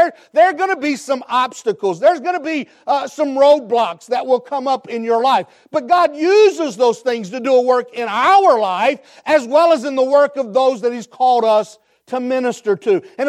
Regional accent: Bengal Holler, West Virginia, United States; I'm a hillbilly. I'm from West Virginia. I grew up in a place called Bengal Holler.

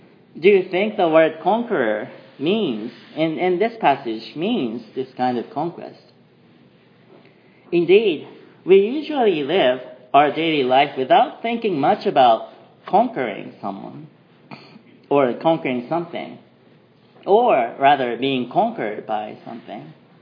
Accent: Japan; English is a second language; Well, even in Japan, in my home country, where the Christianity is less than 0.5% of the whole population, and indeed we are considered an absolute minority

